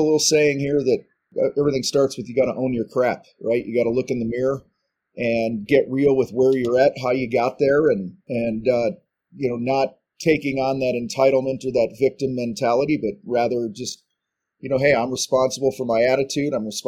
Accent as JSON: {"language": "English", "town": "Chicago", "region": "Illinois", "country": "United States", "tie": "born or raised there", "said": "And, you know, I grew up outside of Chicago in a contractor family with a dad who was a tile guy and an uncle who was a painter, grandfather who was a painter"}